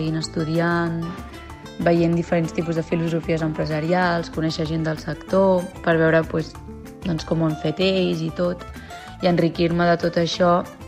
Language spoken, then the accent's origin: Catalan; Piera, Catalonia, Spain; soc de Piera, d'un poble de la comarca de l'Anoia.